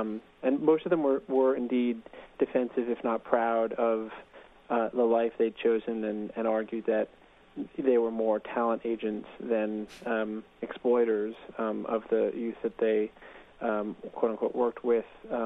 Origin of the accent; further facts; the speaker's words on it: East Coast, United States; because I'm from the East Coast and I had no idea what the town would be like